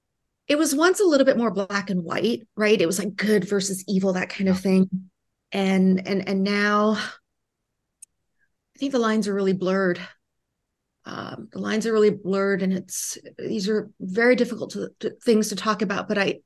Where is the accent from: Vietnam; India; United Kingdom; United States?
Vietnam; a critical part of my identity is that I am a refugee from Vietnam to this very day. And until I die, I will be a refugee from Vietnam.